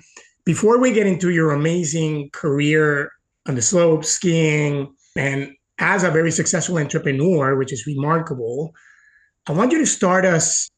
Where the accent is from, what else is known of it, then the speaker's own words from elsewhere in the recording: Puerto Rico; I grew up in Puerto Rico